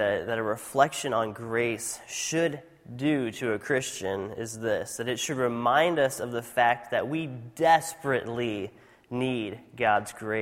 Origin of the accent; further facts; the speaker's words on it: Benin; As a missionary kid growing up in Africa, one of my favorite things, that still to this day, one of my favorite things is Dorito chips.